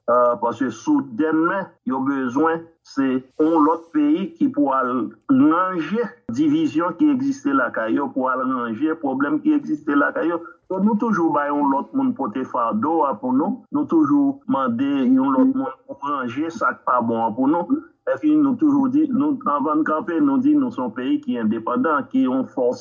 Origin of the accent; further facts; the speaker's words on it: Haiti; en tant que haïtien qui fait dans le pays, en bagage, je suis haïtien